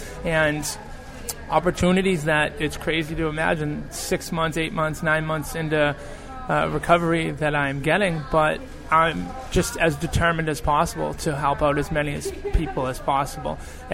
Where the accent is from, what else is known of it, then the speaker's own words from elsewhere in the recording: Beverly, Massachusetts, United States; Yes, North Shore, great, absolutely. Help my, you know, people in my hometown, Beverly, absolutely.